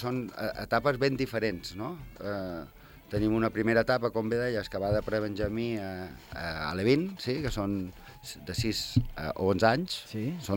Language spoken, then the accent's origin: Catalan; Ibiza, Balearic Islands, Spain; born there; Jo sóc pitiuso. jo he nascut a Eivissa, a Vila, però el papà és nascut a Formentera, per part de sa abuela, que eren de Cases Francisquetes, aquí a Sant Francesc